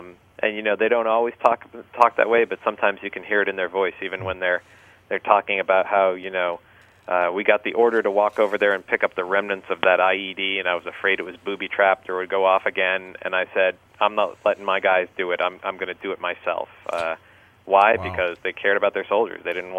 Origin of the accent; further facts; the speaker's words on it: United States; I think I came to it with my own experience, just being an American and having some military experience